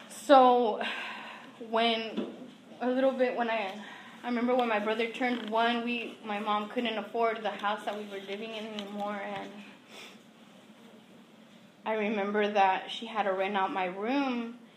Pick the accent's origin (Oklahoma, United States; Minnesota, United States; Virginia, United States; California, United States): California, United States; Oxnard; also born or lived in Las Vegas, United States; And I was born in Vegas and my mom came. And I grew up in Oxnard.